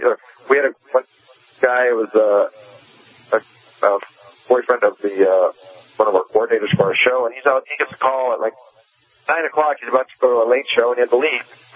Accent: California, United States; I'm from California, though.

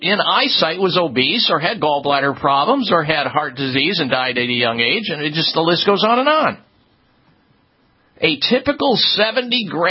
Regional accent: Midwest, United States; growing up in the Midwest, I'll tell you, we had red meat three times a day.

